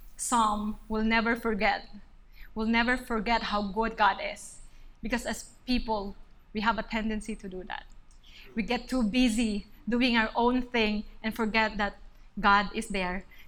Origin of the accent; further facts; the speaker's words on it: Philippines; moved away as an adult; now in Taiwan; I'm a missionary from the Philippines. So I came to Taiwan 5 years ago to just help our church reach more students